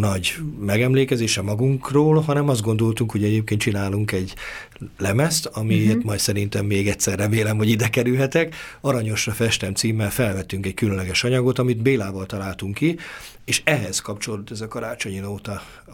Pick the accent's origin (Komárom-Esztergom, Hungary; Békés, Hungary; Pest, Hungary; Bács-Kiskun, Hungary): Békés, Hungary; és én Békés megyei vagyok szintén